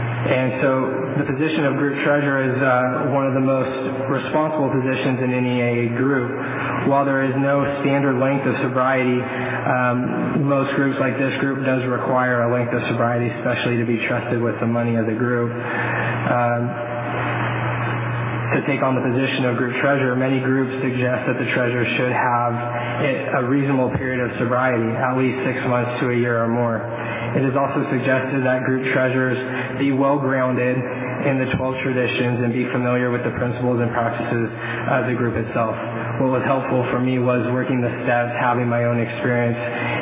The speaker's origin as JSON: {"language": "English", "town": "Fresno", "region": "California", "country": "United States", "said": "I'm from Fresno."}